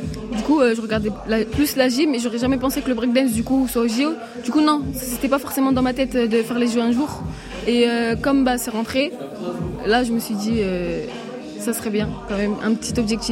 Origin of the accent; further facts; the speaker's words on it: Saint-Etienne, Auvergne-Rhône-Alpes, France; j'ai 15 ans et … Et je viens de Saint-Etienne